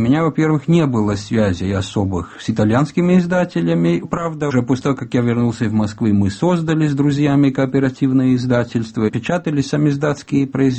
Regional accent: Argentina; Russian is a second language; потому что я вырос в Аргентине.

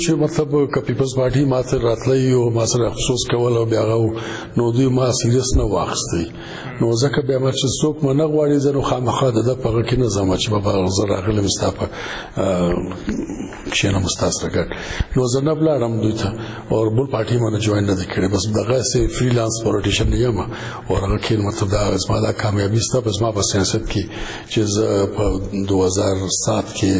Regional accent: Sibi, Balochistan, Pakistan; زه د بلوچستان یو شار دی سیویجی، په سیویی یو کلی دی لوی کلی دی کڑک نومیږي چې اوس په کرک یادیږي، زاړه نوم یې کڑک دی چې په هغه کې 1954 کې زه پیدا شولم.

